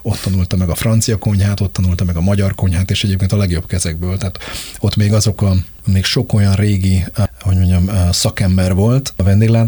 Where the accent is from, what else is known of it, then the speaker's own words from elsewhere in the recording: Budapest, Hungary; bár alapvetően budai gyerek vagyok